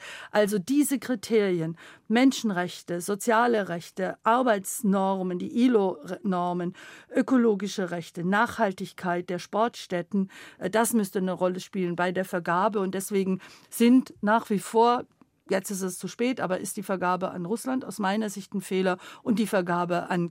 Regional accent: Baden-Württemberg, Germany; Also ich komme ja aus dem Land, aus dem schwäbischen Land und da gab es nur eine Tankstelle

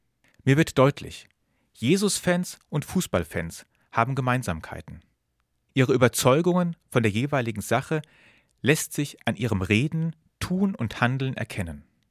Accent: Hesse, Germany; Als Hesse spiele ich das mal am derzeit einzigen hessischen Verein der ersten Bundesliga durch.

